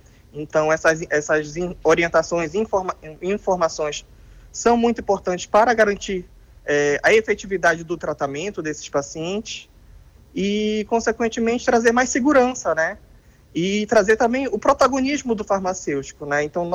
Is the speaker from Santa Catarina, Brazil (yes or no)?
no; Pará, Brazil; also born or lived in Paraíba; now in Passo Fundo, Brazil; eu sou do Pará, mas eu me formei na Paraíba, na Estadual da Paraíba, e depois vim trabalhar em Passo Fundo. Já estou há completando 4 anos já em Passo Fundo.